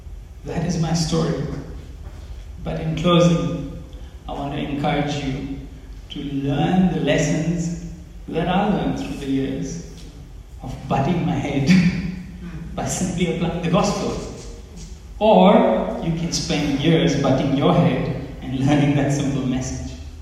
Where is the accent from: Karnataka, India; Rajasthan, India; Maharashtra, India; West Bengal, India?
Maharashtra, India; Mumbai; And here I am from India, Mumbai. 1 billion people, he brings me here